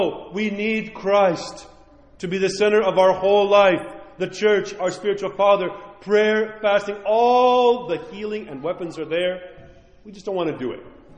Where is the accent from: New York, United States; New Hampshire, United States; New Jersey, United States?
New York, United States; I'm from New York.